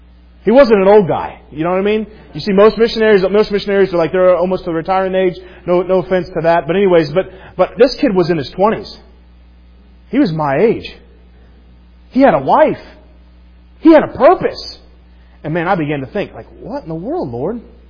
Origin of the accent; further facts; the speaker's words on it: Loudonville, Ohio, United States; I grew up in Loudonville, Ohio, right next to Mohican.